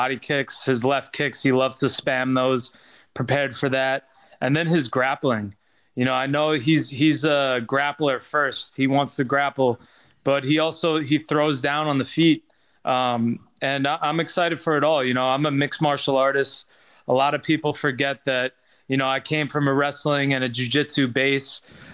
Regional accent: New York, United States; I'm a New Yorker. I got that Long Island blood pumping through me.

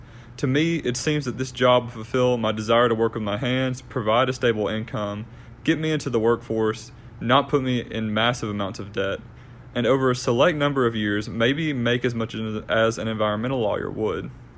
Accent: Huntsville, Alabama, United States; I'm from Huntsville, Alabama. I'm a 20-year-old college student

